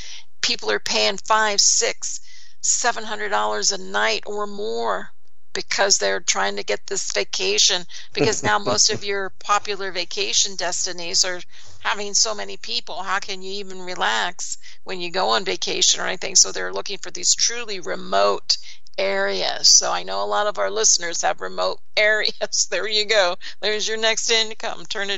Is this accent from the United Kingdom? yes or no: no; Pennsylvania, United States; So, of course, everyone knows I'm from Pennsylvania and you're in Pennsylvania.